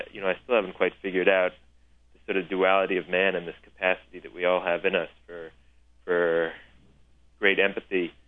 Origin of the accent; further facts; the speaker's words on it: Washington, D.C. area, United States; growing up in America, you have where I grew up in the suburbs of D.C.